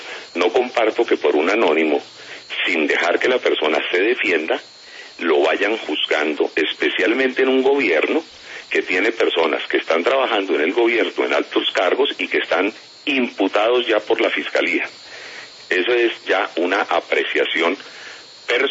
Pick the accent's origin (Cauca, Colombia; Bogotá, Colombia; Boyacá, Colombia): Cauca, Colombia; todos los que sean de mi región, del departamento del Cauca, me los van a endilgar a mí.